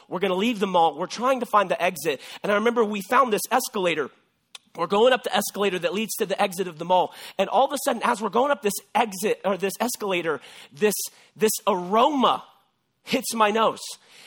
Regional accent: Texas, United States; I am originally a Texan. Okay. Born and raised and reared, however you want to say it. I am a Texan.

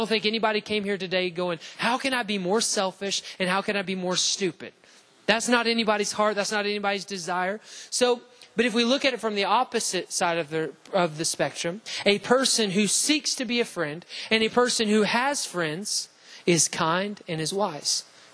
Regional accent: Alabama, United States; Anybody, I mean, we're from Alabama. I know we got a lot of cousins in the room, right?

